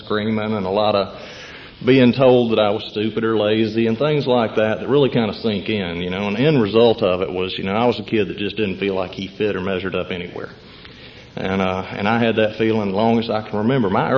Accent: Spartanburg, South Carolina, United States; also born or lived in Pascagoula, Mississippi; I was born in Pascagoula, Mississippi, and stayed there for a very brief time, moved on to South Carolina by the time I was 3 years old. So, you know, for practically my whole life, I've been in Spartanburg

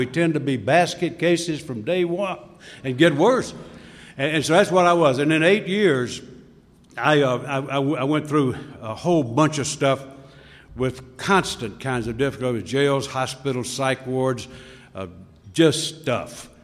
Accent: North Carolina, United States; when I grew up in Mayberry down in North Carolina.

